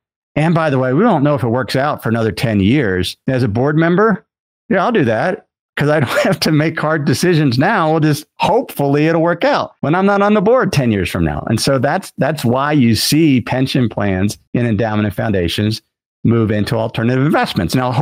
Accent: Cincinnati, Ohio, United States; my hometown where I grew up was Cincinnati. So it was a hotel across the Ohio River in Kentucky.

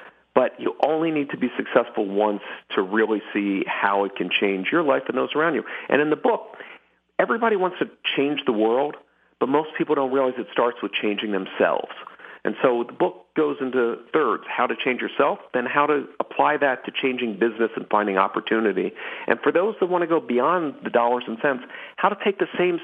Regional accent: Philadelphia, Pennsylvania, United States; Well, I was the son of a public school teacher. I grew up in Philadelphia.

